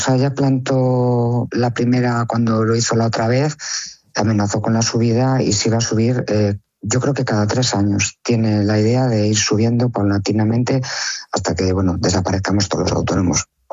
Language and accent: Spanish; León, Castile and León, Spain; Yo soy de León y os puedo decir que tengo un centro de belleza, lo tengo en el centro de León